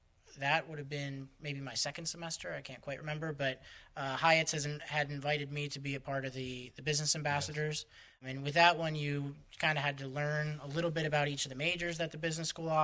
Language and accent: English; Pittsburgh, Pennsylvania, United States; now in Erie, United States; I came from Pittsburgh, so I'm not at all scared of hills.